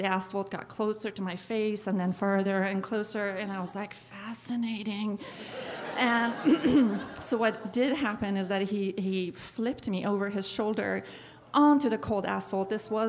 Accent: Iran; accent: Persian; English is a second language; the only thing Persian about me was my accent and the ring.

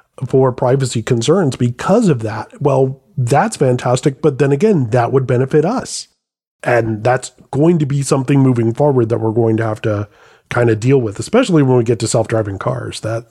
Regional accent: New Orleans, Louisiana, United States; I like Napoleon because I'm from New Orleans

